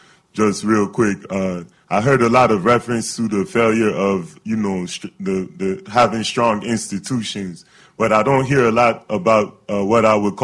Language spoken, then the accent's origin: English; Nigeria; I come from Nigeria originally